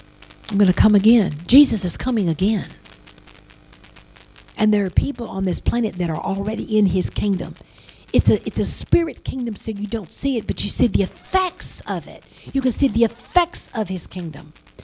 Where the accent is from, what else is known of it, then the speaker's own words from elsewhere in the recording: Louisiana, United States; I'm from Louisiana, things like that.